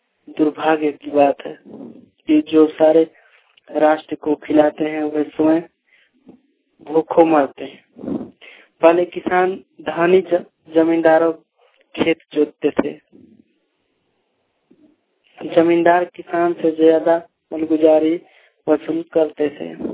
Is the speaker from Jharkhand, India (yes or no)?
yes; Lohargarh, Jharkhand, India; मैं लोहरगढ़ का रहने वाला हूँ और मेरा जिला गढ़वा है।